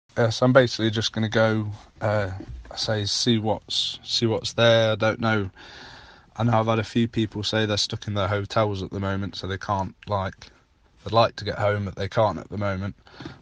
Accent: Nottingham, East Midlands, United Kingdom; from Nottingham.

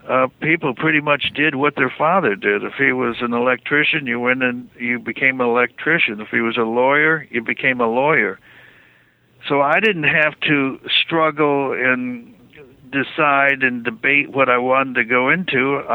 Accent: Michigan, United States; Sure. I grew up in Michigan. My father was a surgeon.

